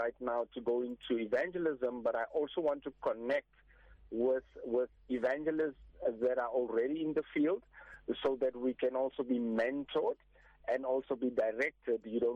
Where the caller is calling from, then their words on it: Boksburg, Gauteng, South Africa; I'm calling from Boxburg.